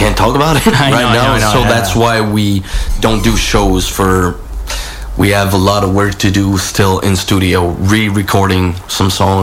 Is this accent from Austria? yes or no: yes; Austria; From Austria. Actually, we're from Austria.